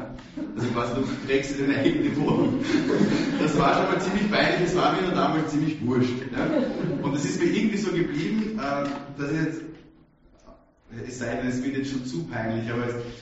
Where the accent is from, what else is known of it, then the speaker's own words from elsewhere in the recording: Styria, Austria; Ich bin aus der Oststeiermark. Also aus Volkow, wenn das genau wissen will, wo der Zwieback herkommt.